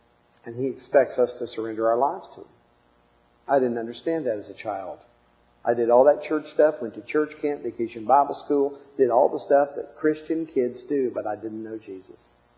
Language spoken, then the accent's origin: English; Parkersburg, West Virginia, United States; back there in my hometown of Parkersburg, West Virginia.